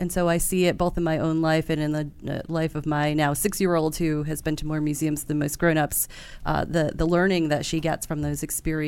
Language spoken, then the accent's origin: English; New York, United States; I grew up in Hudson Valley, New York.